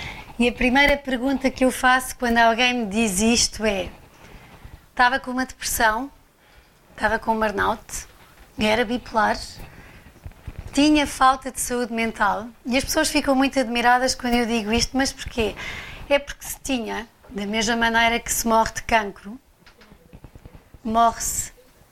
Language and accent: Portuguese; Idanha-a-Nova, Castelo Branco, Portugal; Eu cresci numa quinta em Danhá Nova, com 500 hectares, onde podia correr descalça, sem fim. Vivia com os meus pais